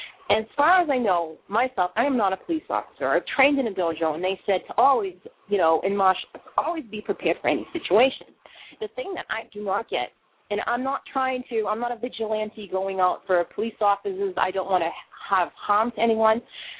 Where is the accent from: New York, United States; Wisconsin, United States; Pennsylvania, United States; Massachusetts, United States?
Massachusetts, United States; Boston; Well, not for nothing, I come from Boston. I'm not saying I'm all tough and stuff like that. I've come from the inner cities